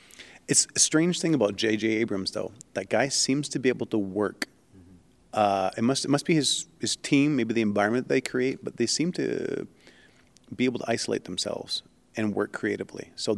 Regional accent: Canada; now in United States; I'm not sure if it was the same in the States, but I grew up in Canada

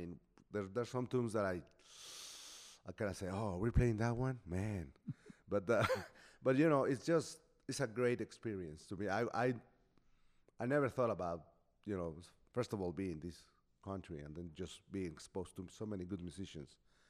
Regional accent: Mexico City, Mexico; I'm from Mexico City.

